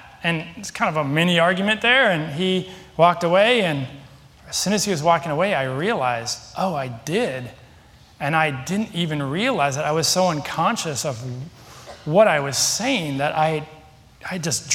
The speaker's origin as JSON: {"language": "English", "town": "Seattle", "region": "Washington", "country": "United States", "said": "I've always lived near the ocean. I'm from Seattle, but that water's cold."}